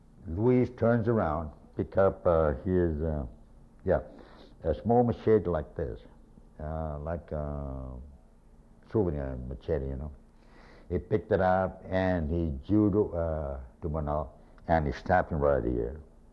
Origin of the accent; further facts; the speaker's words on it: Mount Tengo, Guam; They took us up to, they lead us up, to Mount Tengo. I'm from Mount Tengo.